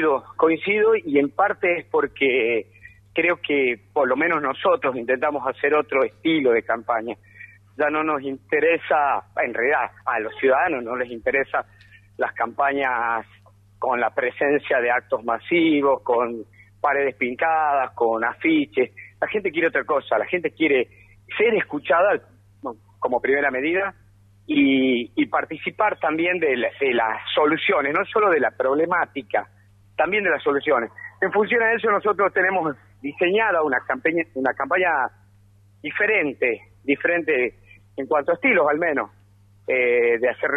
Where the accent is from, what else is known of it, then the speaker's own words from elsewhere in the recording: San Miguel de Tucumán, Tucumán, Argentina; born there; now in Yerba Buena, Argentina; yo soy capitalino de nacimiento, pero bueno, hace 15 años ya que estoy en... 16 años ya que estoy en Yerbabuena